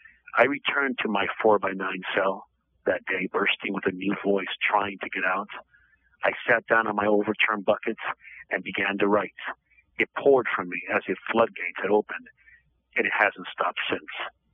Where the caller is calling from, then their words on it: San Quentin, California, United States; I'm calling from San Quentin State Prison's death row